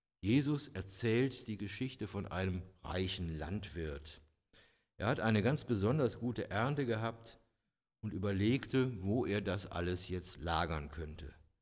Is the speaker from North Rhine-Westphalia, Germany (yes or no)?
yes; Cologne, North Rhine-Westphalia, Germany; Ich habe damals in Köln gewohnt, das ist meine Heimatstadt.